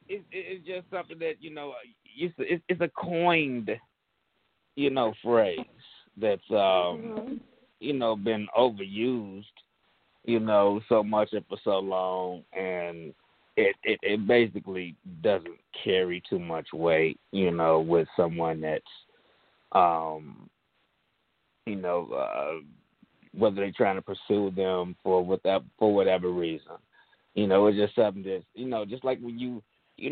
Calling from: Chicago, Illinois, United States; Mm-hmm, Chicago. Chi-town, Windy City, no doubt.

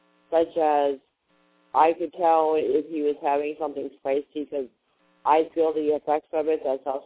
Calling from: Florida, United States; I'm calling from Florida.

